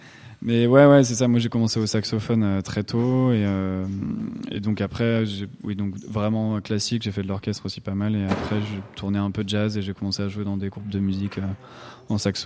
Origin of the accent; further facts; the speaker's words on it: Angers, Pays de la Loire, France; Je viens d'Angers et tout, c'était pas la grosse scène de la musique électronique, surtout à l'époque.